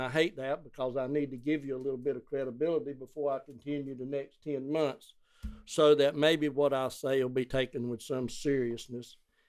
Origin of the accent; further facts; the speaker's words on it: North Carolina, United States; I'm come from Old Country Plowboy in Duplin County.